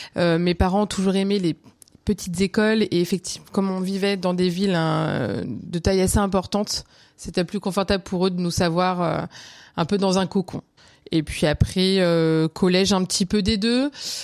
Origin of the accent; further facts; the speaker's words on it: Cherbourg, Normandy, France; born there; mon lieu de naissance c'est Cherbourg, mais c'est pas, voilà, ce n'est pas forcément mon pays d'origine.